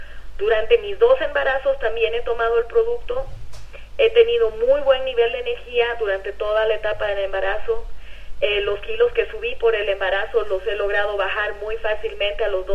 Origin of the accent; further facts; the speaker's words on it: Bolivia; Somos de Bolivia.